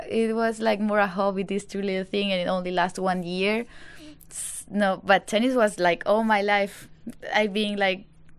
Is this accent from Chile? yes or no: yes; Santiago, Santiago Metropolitan, Chile; English is a second language; also born or lived in Iquique; I was born in Iquique. It's like a small city at the north of Chile. But for tennis, my family made the decision to move to Santiago.